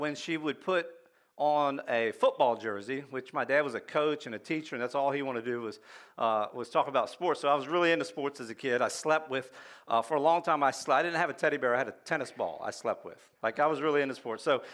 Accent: Laurel, Delaware, United States; of Seaford, Delaware, and when I was growing up, every week we would drive the 15, 20 minutes from my hometown of Laurel, about 20 minutes, 15 miles or so, to the next town over

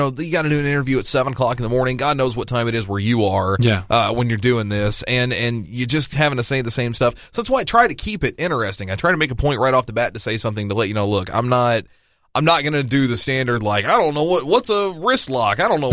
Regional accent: New Madrid, Missouri, United States; I did an interview for my hometown newspaper for New Madrid years ago.

